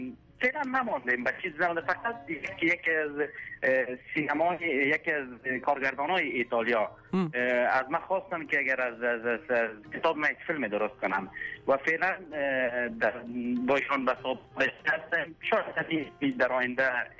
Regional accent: Afghanistan; now in Italy

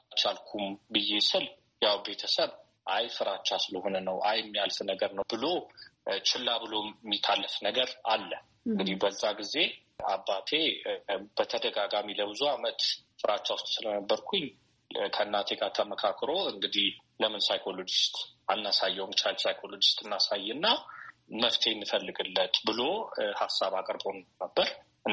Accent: Addis Ababa, Ethiopia; born there; የተወለድኩት በአዲስ አበባ ነው። ሃይስኩልም መጀመሪያ ሊሴ ገብረ ማርያም የፈረንሳይ ትምህርት ቤት ተማርኩት።

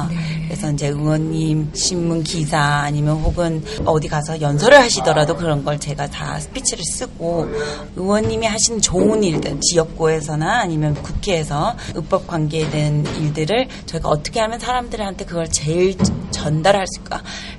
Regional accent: South Korea; now in United States; 내가 한국인으로서 이 미국에 올 수 있는 자체는

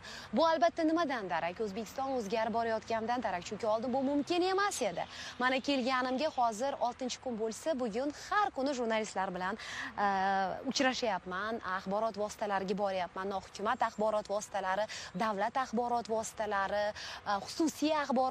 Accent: Qoshqirgon, Tashkent Region, Uzbekistan; born or raised there; moved away

